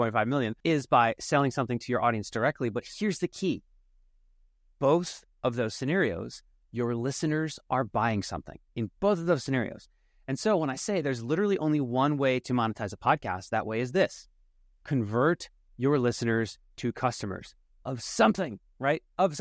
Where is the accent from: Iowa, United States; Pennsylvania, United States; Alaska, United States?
Pennsylvania, United States; Philadelphia; My first show was about my hometown of Philadelphia.